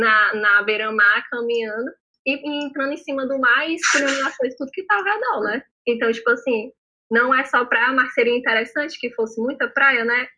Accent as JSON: {"language": "Portuguese", "region": "Ceará", "country": "Brazil", "said": "pra mim já aconteceu tantas vezes eu dizer que eu sou daqui do Nordeste do Ceará"}